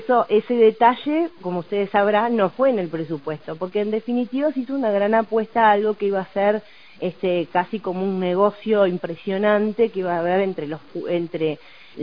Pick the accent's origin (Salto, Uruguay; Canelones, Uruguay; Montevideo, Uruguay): Salto, Uruguay; yo soy de Salto, iba el ministro, y fuimos desde Salto hasta Artigas